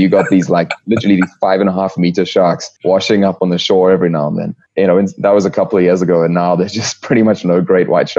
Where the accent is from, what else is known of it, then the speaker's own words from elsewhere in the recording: South Africa; moved away as an adult; I am South African. I left South Africa in 2011.